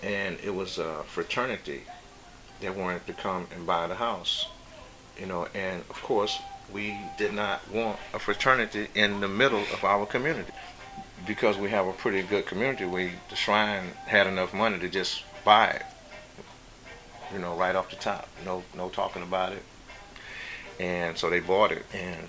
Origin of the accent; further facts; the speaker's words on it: Dallas, Texas, United States; now in Houston, United States; I'm originally from Dallas. I went to University of Houston and Texas Southern University, so that's how I end up making this my home. And I've been in this community about 35 years.